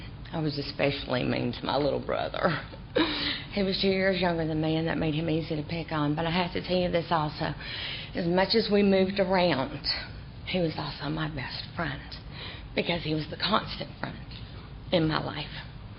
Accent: Anderson, Indiana, United States; born there; I was born in 1970 in Anderson, Indiana.

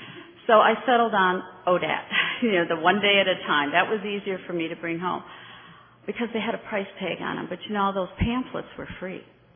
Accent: Wisconsin, United States; also born or lived in Tucson / Minneapolis / Cincinnati; now in Fort Myers, United States; Because I was born and raised in Wisconsin. I lived in Tucson, Arizona for 5 years. I then moved to Minneapolis for a year, and then I spent the majority of my life in Cincinnati, Ohio.

